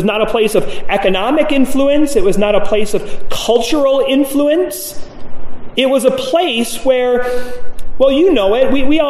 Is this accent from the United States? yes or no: yes; Minnesota, United States; accent: Minnesotan; You know, I grew up and I was raised in Minnesota, and I have tried so very hard to get rid of my Minnesotan accent.